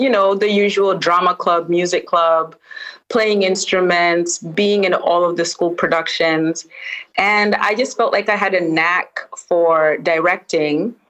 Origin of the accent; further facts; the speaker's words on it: Dar es Salaam, Tanzania; Hey. I am from Dar es Salaam, Tanzania, born and raised, though I've traveled extensively and I've lived in other parts of the world.